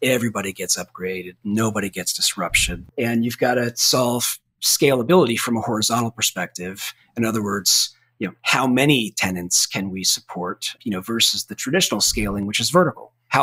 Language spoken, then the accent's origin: English; Vermont, United States; I mean, for somebody like me, growing up in Vermont, moving to Silicon Valley and being in the heart of all this innovation was just so exciting.